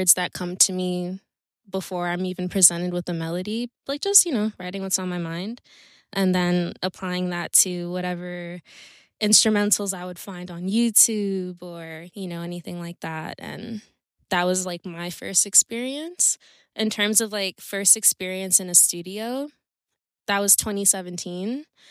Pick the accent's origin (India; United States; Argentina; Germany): United States; New York; I'm like a first generation. That's a very, you know, interesting mix of culture. And so I think growing up in New York, like I think most New Yorkers have the pride of being built like tough and growing up really fast